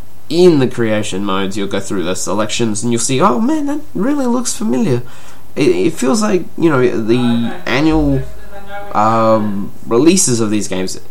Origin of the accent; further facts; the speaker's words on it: Australia; If you don't know, I'm from Australia.